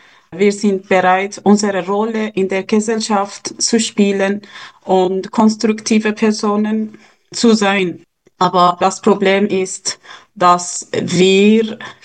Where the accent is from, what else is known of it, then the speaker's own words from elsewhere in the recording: Iran; German is a second language; Wir als Iraner, die da sind, hatten politische Aktivitäten im Iran und sind wir hier auch exilpolitisch aktiv.